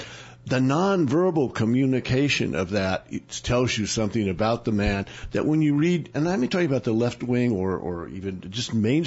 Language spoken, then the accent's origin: English; Oklahoma, United States; When I was growing up in Oklahoma, there was a Claremore Progress, and it was considered a really good small town newspaper.